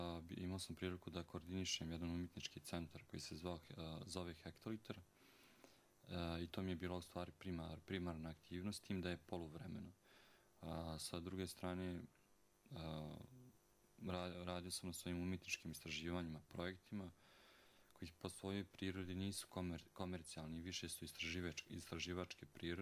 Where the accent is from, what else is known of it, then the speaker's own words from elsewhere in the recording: Prijedor, Republika Srpska, Bosnia & Herzegovina; also born or lived in Banja Luka / Czech Republic; dolazim iz tog prostora, odrastao sam u Prijedoru, studirao u Banja Luci, u Češkoj